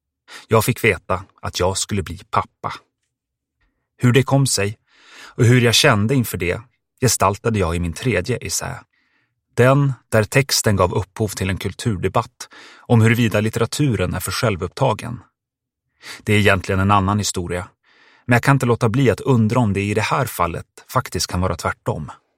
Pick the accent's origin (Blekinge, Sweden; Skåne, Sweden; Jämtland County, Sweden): Blekinge, Sweden; Sölvesborg; I min hemstad Sölvesborg började forna skolkamrater föröka sig några år efter gymnasiet.